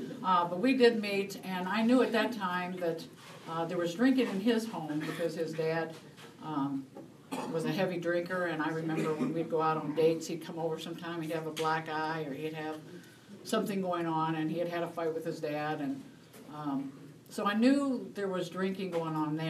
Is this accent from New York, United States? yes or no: no; West Virginia, United States; We're from West Virginia, as my husband says, a bunch of hillbillies back there in West Virginia.